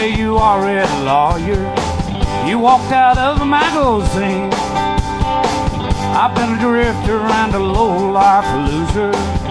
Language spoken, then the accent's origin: English; Texas, United States; we're all from Texas, and it feels like home.